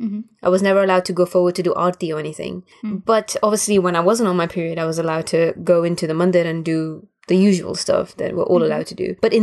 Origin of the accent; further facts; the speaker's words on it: Gibraltar; I was raised in Gibraltar